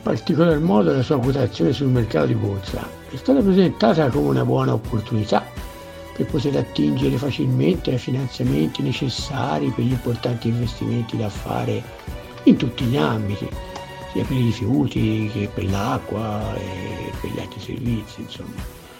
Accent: Prato, Tuscany, Italy; io sono di Prato.

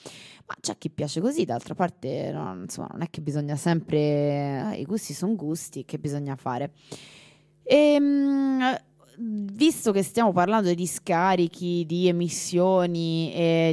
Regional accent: Florence, Tuscany, Italy; da fiorentina mi sento punta e colta nel vivo

